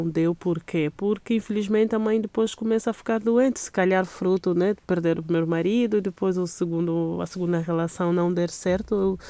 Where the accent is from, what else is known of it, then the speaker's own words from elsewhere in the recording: Lubango, Huíla, Angola; also born or lived in Huambo; Mas cresci na cidade de Lubango, na província da Huila.